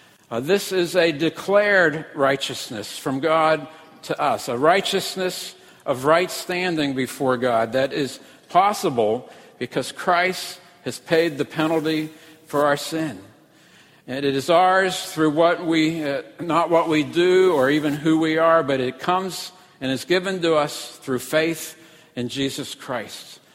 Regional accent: Pittsburgh, Pennsylvania, United States; Have I mentioned to you that I'm from Pittsburgh? Well, the answer obviously is yes.

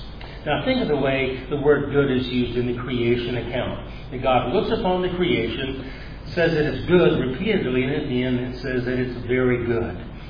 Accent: United States; I think I've said before that as an American, I get two Thanksgivings

